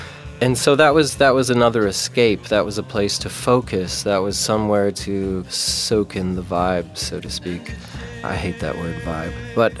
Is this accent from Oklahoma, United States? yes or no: no; Santa Fe, New Mexico, United States; And then I think growing up in Santa Fe, it's such a beautiful place, but it's also quite isolated.